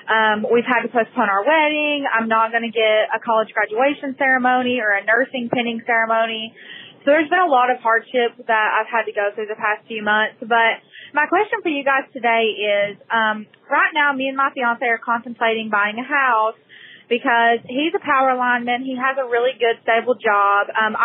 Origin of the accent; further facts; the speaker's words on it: Kingsport, Tennessee, United States; I'm from Kingsport, Tennessee.